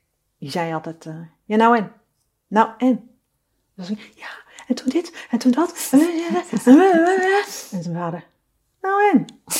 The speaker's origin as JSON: {"language": "Dutch", "country": "Netherlands", "tie": "born there", "said": "Ik ben in Nederland geboren, ja."}